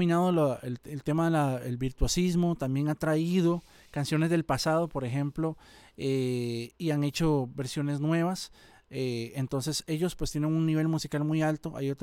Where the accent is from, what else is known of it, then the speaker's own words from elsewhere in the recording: Costa Rica; como costarricenses, hemos crecido y nos podemos sentir orgullosos